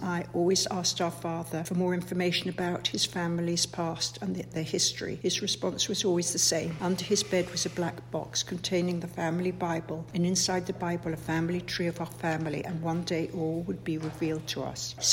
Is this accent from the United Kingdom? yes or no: yes; England, United Kingdom; also born or lived in Montreal; now in Canada; we want to stay in Canada, even though I'm from England